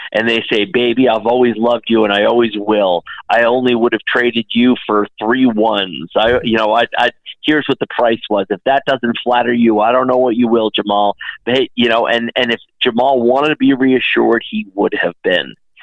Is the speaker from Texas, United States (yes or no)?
yes; Dallas, Texas, United States; You know, I grew up in Dallas, right?